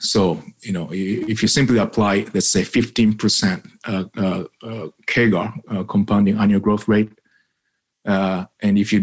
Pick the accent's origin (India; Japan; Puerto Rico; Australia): Japan; I grew up in Japan, so I my head is all metric